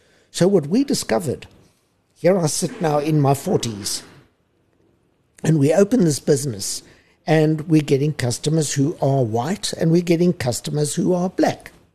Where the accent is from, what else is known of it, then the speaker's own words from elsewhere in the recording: South Africa; the way I grew up in South Africa was privileged.